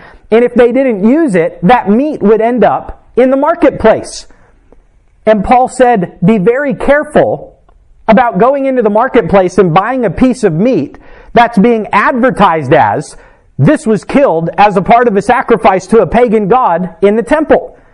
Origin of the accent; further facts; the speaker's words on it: United States; So then it would be possible for me as an American called to preach the gospel